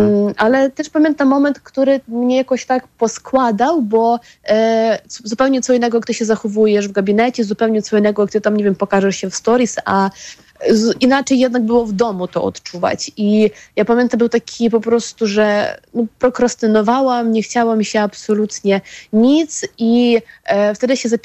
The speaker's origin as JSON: {"language": "Polish", "country": "Ukraine", "said": "wiedząc, że ja jestem z Ukrainy"}